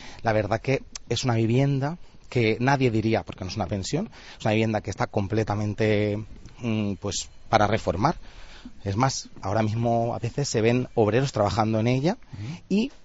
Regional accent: Las Palmas, Canary Islands, Spain; lo sabemos todos los que somos de aquí, de Las Palmas

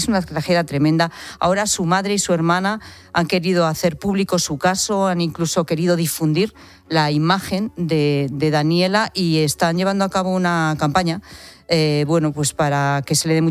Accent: Castile and León, Spain; Yo he llamado, por ejemplo, a mi pueblo, en Zamora.

